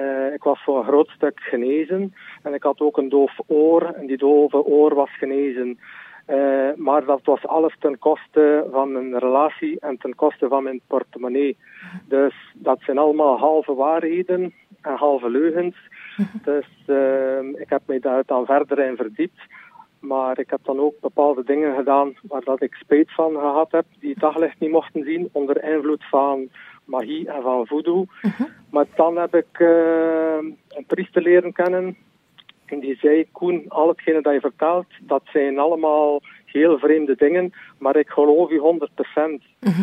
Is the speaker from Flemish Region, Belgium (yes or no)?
yes; Kortrijk, Flemish Region, Belgium; born there; now in Roeselare, Belgium; Nee, Kortrijk. Kortrijk is mijn geboorteplaats, ja.